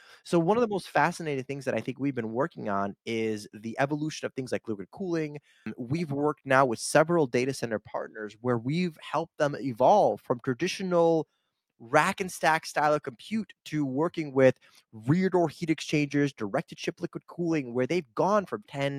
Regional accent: Kyiv, Ukraine; now in United States; I'm originally from Kyiv, Ukraine, came to the United States in the early 90s

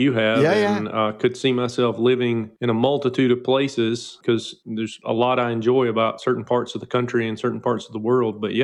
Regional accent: Alabama, United States; I'm originally from Alabama, so I really haven't strayed too far.

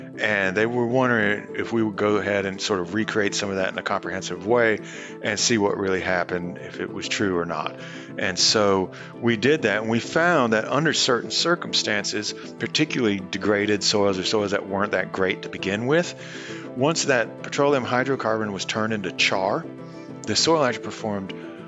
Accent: Athens, Georgia, United States; now in College Station, United States; I live over here in College Station, Texas. And I came from Athens, Georgia, so that was quite an adjustment for me

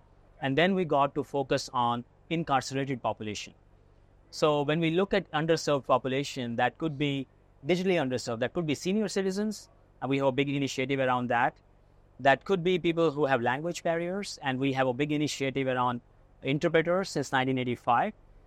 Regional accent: New York City, New York, United States; now in Sacramento, United States; When I came from New York City to Sacramento, I thought, New York, no one can be as diverse as New York City, right?

